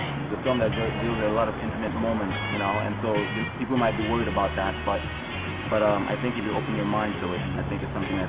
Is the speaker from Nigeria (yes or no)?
yes; Nigeria; Just being Nigerian is what drives me.